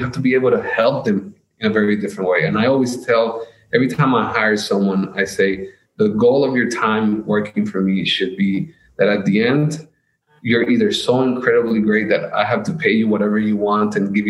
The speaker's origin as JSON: {"language": "English", "country": "United States", "said": "think of a 16-year-old, not even 15-year-old rebellion kid who thought he owned the world because I'm from America and screw everybody better."}